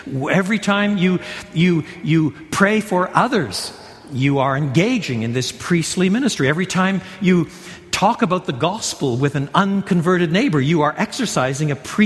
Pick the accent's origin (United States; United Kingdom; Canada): Canada; Quebec; first language fr; English is a second language; I was brought up in French. In French Canada, the French Canadians would speak of la nation du Québec